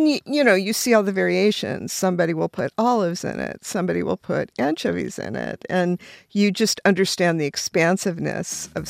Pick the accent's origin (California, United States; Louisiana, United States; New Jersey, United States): California, United States; Los Angeles; growing up in Los Angeles, even when I did, I mean, you knew about orange trees